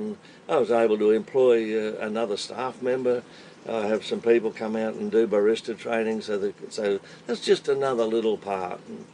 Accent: Australia; no, I'm Australian, I'm the Ampol man of Capella and of Central Queensland

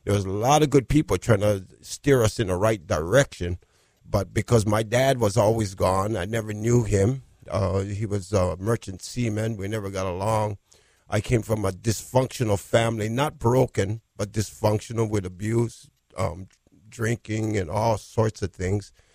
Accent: Papakolea, Hawaii, United States; I grew up in Papakolea, a Hawaiian homestead on the mountains.

